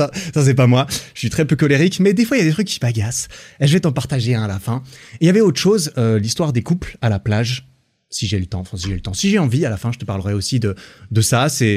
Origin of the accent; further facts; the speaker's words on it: Romandy, Switzerland; la région suisse francophone, là d'où je viens, c'est la deuxième partie, la deuxième plus grande partie du pays, où on parle français, voilà, concrètement. Comme c'est mon cas.